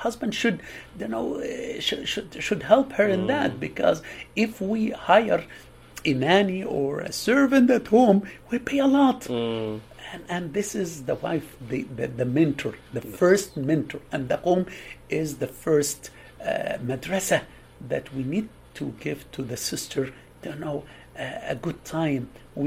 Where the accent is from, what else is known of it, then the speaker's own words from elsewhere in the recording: Egypt; I'm Egyptian